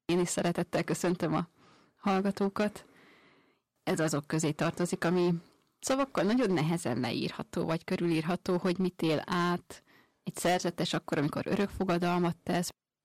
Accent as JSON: {"language": "Hungarian", "town": "Kőszeg", "region": "Vas", "country": "Hungary", "said": "Köszegről származom."}